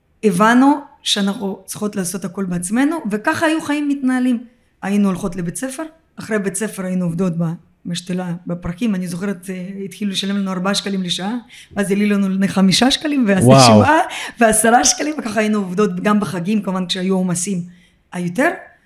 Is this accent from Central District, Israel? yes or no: no; Ramat Gan, Tel Aviv District, Israel; also born or lived in Russia; גדלתי ברמת גן, למדתי ברמת גן, סיימתי בית ספר ברמת גן. וכמו כל העולים החדשים מגיעים, ובעצם אז כשפתחו את השערים הגענו ללא כלום.